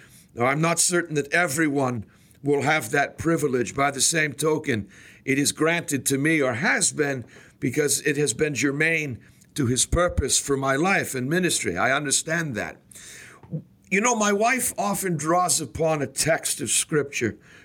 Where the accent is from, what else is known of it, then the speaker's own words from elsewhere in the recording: Boston, Massachusetts, United States; I was at a convention in Boston, Massachusetts, my hometown.